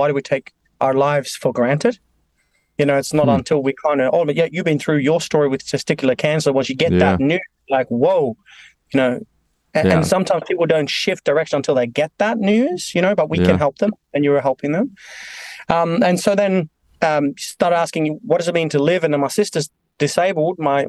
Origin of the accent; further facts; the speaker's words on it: Norway; moved away as an adult; now in Australia; I'm born and raised in Norway and Scandinavia. Came to Australia 2005 to kind of find my purpose, direction